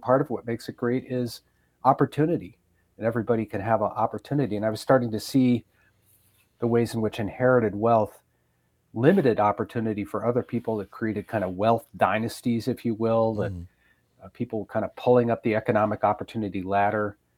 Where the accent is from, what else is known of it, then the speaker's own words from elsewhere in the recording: Madison, Wisconsin, United States; now in Detroit, United States; You know, after I grew up in Madison, I moved to Detroit, and my dad worked in downtown Detroit.